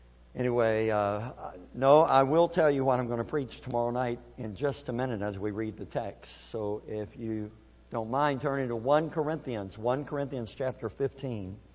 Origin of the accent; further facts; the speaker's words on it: Kentucky, United States; also born or lived in Missouri; I was born in Missouri and I grew up in Kentucky. And I know what hillbillies are. And I know what hillbilly music is.